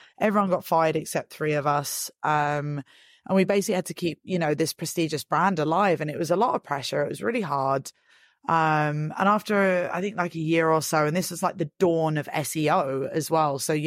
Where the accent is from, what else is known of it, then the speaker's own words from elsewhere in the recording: Leytonstone, London, United Kingdom; moved away as an adult; now in Thailand; I was born and bred in Leytonstone, and I moved over to Asia when I was 21. So I've essentially spent most of my adult life here. I'm now almost 37, not ashamed to admit my age.